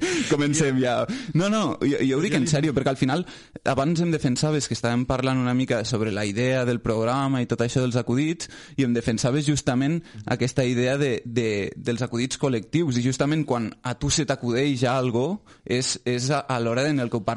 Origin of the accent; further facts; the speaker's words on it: Lleida, Catalonia, Spain; som de Lleida. Que d'altra banda, enfront de la gent de Barcelona, com a mínim nosaltres acabem les paraules bé. Vull dir que no acabem sempre amb la A, no tot sona igual.